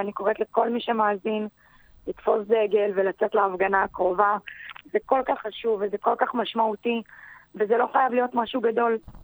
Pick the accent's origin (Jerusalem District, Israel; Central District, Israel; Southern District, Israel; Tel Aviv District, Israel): Central District, Israel; Ra'anana; אני רעננית ותיקה, אני גדלתי כאן. עברתי לכאן כשהייתי בכיתה ג' ומאז נשארתי. אחרי הצבא גרתי כמה שנים ברמת גן ובתל אביב, וברגע שאני הקמתי משפחה החלטתי לחזור לרעננה.